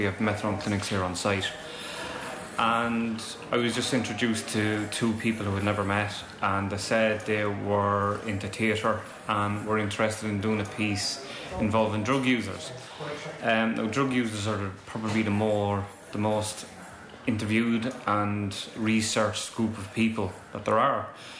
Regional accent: Dublin, Leinster, Ireland; I grew up in Dolphin House, therefore I started experimenting at 11, 12, 13.

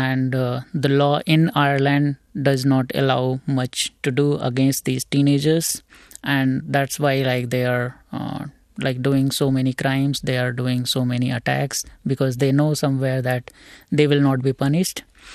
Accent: India; Because being an Indian or being an immigrant, if we kind of try to protect us, or even in self-defense also, if we do something to these teenagers, we will be like, you know, in trouble.

